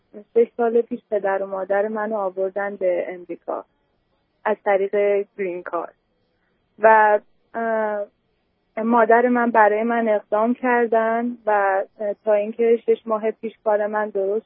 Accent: Iran; moved away as an adult; now in United States; من 24 سالمه و 6 ماهه که از ایران به امریکا اومدم و واقعا من اینجا تازه هستم

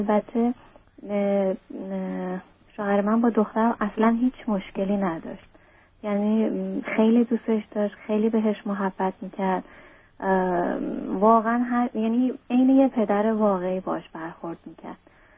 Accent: Iran; moved away; بعد برصد از ایران خارج شدم، اومدم حالا از طریق مکزیکو اومدم اینجا

